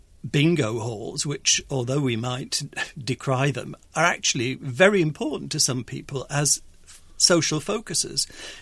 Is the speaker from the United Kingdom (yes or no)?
yes; Rotherham, Yorkshire and the Humber, United Kingdom; I come from Rotherham and I go back there quite frequently